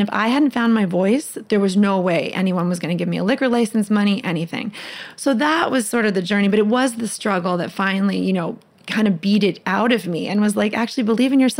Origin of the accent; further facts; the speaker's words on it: United States; And then as much as I'm Lebanese American and I love Lebanese food